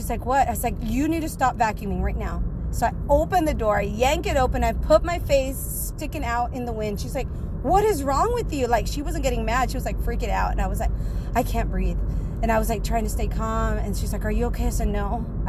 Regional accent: Texas, United States; Anyway, so it should be warming up here in South Texas, guys. I am from South Texas.

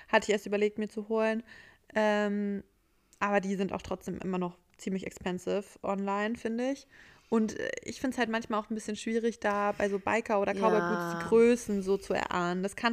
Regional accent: Kassel, Hesse, Germany; now in Vienna, Austria; Da war ich in Kassel, in meiner Heimatstadt.

